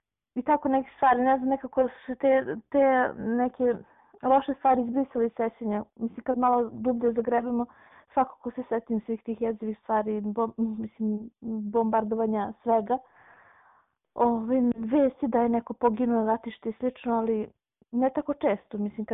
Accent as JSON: {"language": "Serbian", "town": "Leposavić", "country": "Kosovo", "said": "iz Leposavića sam, imam 33 godine, majka dvoje dece, supruga"}